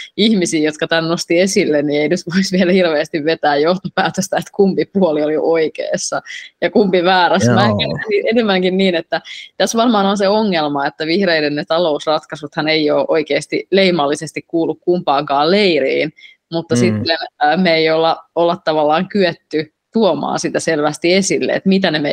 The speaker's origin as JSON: {"language": "Finnish", "region": "Kainuu", "country": "Finland", "said": "itsekin olen kotoisin tuolta alun perin Kainuusta"}